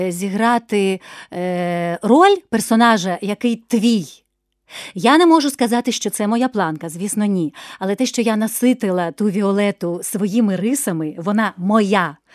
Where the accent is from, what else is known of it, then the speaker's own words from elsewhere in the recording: Kyiv, Ukraine; Я корінна киянка.